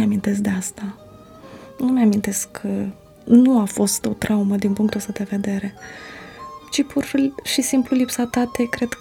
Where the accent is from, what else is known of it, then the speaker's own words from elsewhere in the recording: Buțeni, Hîncești District, Moldova; born there; M-am născut în Republica Moldova, în Buțeni.